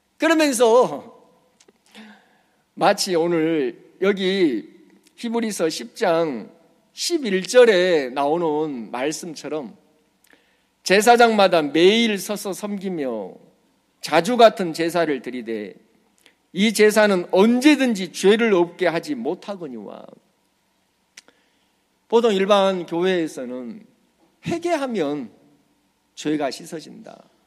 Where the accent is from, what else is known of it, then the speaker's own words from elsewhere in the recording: Gwangju, South Korea; 그 산에 제가 이제 고향이 광주인데 무등산을 자주 올라갔습니다.